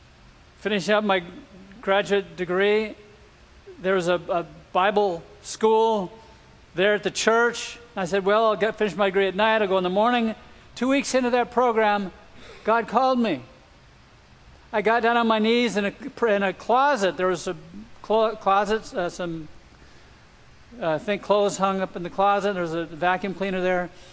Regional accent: Los Angeles, California, United States; We grew up in West LA, and from the public school to Redeemer Baptist.

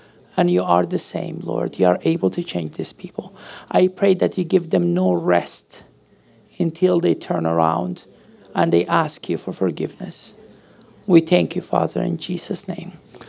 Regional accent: Sudan; moved away; I was born in Sudan. I grew up in Sudan. I spent most of my life in Sudan, or maybe by now it's half of my life in Sudan. I've been here since 1996, but I grew up with the Muslim people.

